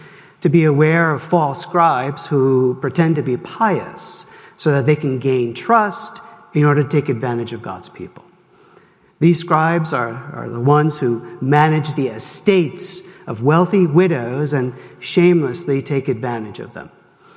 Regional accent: New York City, New York, United States; As many of you know, that I grew up in New York City

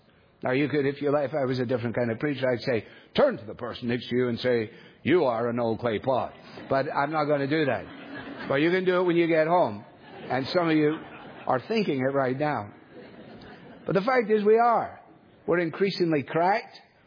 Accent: Scotland, United Kingdom; As a Scotsman, it appeals to me.

